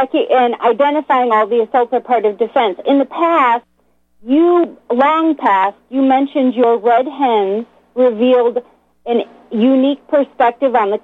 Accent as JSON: {"language": "English", "region": "Illinois", "country": "United States", "lives_now": "Washington, United States", "said": "Patrick, I'm from Illinois also."}